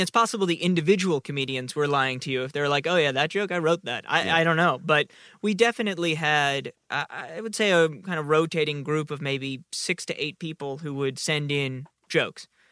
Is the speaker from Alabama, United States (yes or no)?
no; New York, United States; I grew up in New York, so I was like the weird 15-year-old at the amateur night at Stand Up New York in on the Upper West Side.